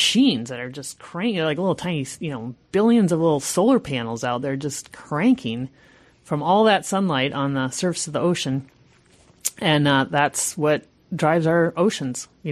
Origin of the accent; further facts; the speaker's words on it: Minnesota, United States; You know, I grew up in Minnesota, so it was all like foreign concept to me.